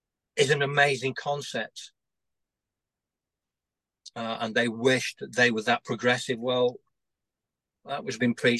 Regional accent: Yorkshire and the Humber, United Kingdom; I'm a Yorkshireman.

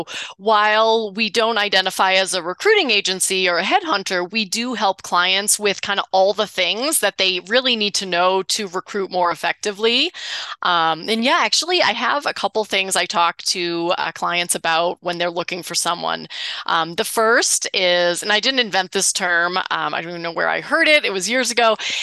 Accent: New England, United States; moved away as an adult; And so I grew up in New England and went to college there and just wanted something new. So that's how I found my way to Utah actually for the Olympics back in 2002.

